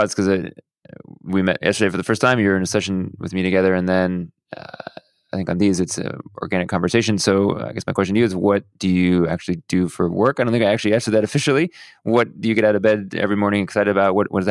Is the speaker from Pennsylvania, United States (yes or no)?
no; Houston, Texas, United States; I grew up in Houston, so went to Austin in summers for like basketball camp or spring breaks periodically when I was younger.